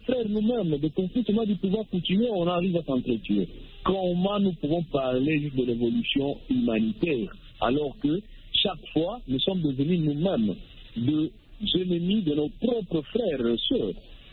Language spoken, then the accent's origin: French; DR Congo; Et quand vous regardez, c'est du génocide chez nous en RDC.